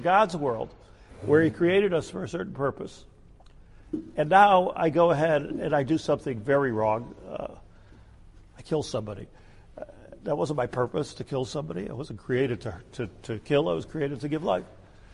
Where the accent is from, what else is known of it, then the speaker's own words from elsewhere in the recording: United States; when I grew up in America, like most of you, like, okay, that's over with, you know, we got past that.